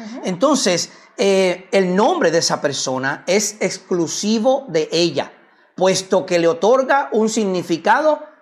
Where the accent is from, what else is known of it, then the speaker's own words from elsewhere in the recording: Puerto Rico; first language Spanish; yo no soy hebreo. Yo soy puertorriqueño. Mi idioma es el español.